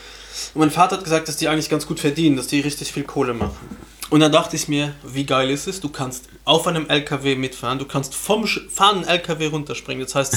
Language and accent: German; Luxembourg; bei uns in Luxemburg ist halt dieser Nikolaus, eben das Kläschen heißt das bei uns